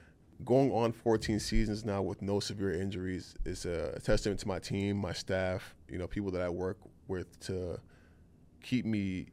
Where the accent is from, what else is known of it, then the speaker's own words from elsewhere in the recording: Jamaica; I'm Jamaican, yeah, so I named